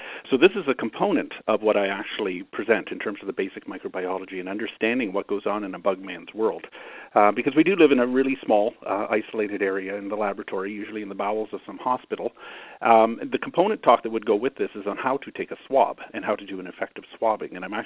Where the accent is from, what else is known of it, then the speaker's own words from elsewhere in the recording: Canada; Being a Canadian, I can't convert that for you into inches